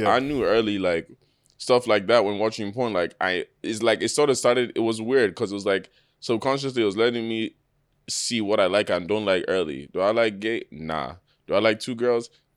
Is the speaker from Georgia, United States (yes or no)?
yes; Atlanta, Georgia, United States; So like, I grew up in the South in Atlanta.